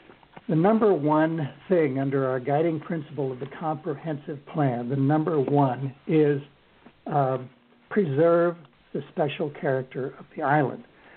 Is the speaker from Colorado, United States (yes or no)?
yes; Colorado, United States; I grew up in Colorado.